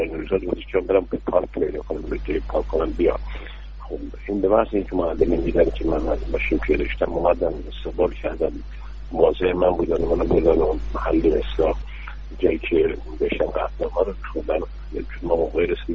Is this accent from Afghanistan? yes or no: no; Iran; من وظیفه خودم دارستم به عنوان یک ایرانی